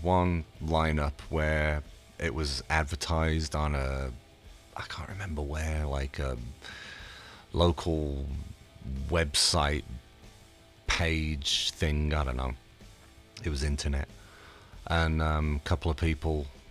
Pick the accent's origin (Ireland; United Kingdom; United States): United Kingdom; England; I grew up in England as well, so the music scene was a little weirder to America